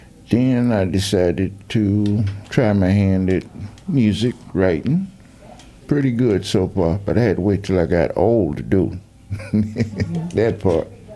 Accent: Chicago, Illinois, United States; moved away as an adult; now in St. Petersburg, United States; Well, I'm originally from Chicago, and me and Mr. T went to high school and college together. And I've been here since December 81. Got tired of freezing up there.

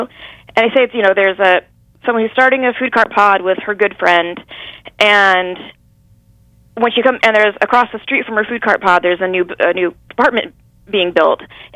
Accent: Portland, Oregon, United States; Well, I was born in Oregon, and I spent most of my life, other than a year in Finland, here.

